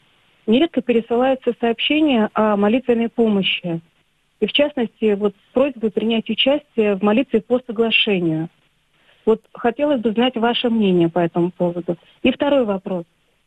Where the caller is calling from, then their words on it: Moscow, Russia; я звоню из Москвы.